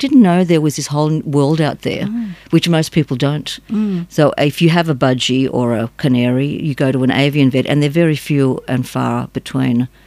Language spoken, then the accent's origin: English; Australia; I'm Australian born and bred